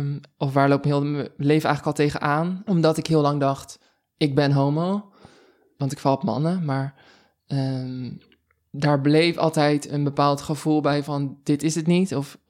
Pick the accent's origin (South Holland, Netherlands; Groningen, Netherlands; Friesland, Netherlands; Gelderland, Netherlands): South Holland, Netherlands; Maasland; now in Amsterdam, Netherlands; Ik ben 25. Ik kom origineel uit Maasland. Dat is een heel klein dorpje in de buurt van Rotterdam. En daar heb ik tot mijn 18e gewoond. En daarna ben ik naar Amsterdam verhuisd.